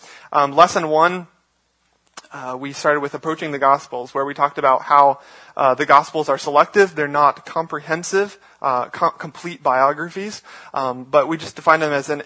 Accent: Snellville, Georgia, United States; born there; So when I say I was born in Snellville, Georgia, that says something to you.

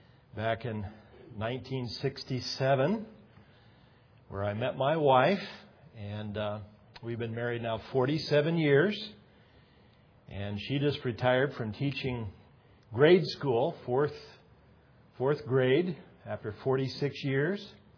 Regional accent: Indianapolis, Indiana, United States; The Lord saved me at the age of 9 at a Christian camp just outside of my hometown of Indianapolis, Indiana.

